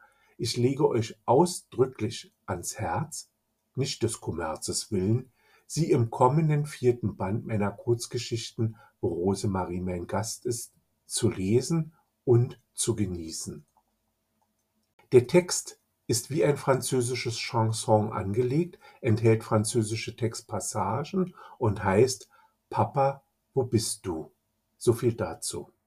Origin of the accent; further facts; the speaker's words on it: Berlin, Germany; Denn wir Berliner sind ja nicht so die Karnevalisten.